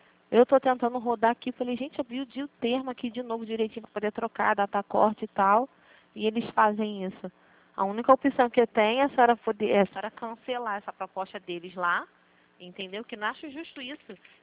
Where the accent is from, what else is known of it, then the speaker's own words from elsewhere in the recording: Brazil; senhora é brasileira, eu também sou muito brasileira.